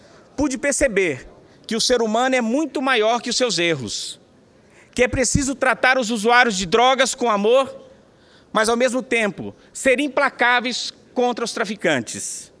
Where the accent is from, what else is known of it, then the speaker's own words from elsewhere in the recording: Federal District, Brazil; also born or lived in Monte Carmelo, Brazil; Nasci em Monte Carmelo, cresci no Distrito Federal e ingressei na política no estado do Tocantins. Assim, sou feito de heranças distintas.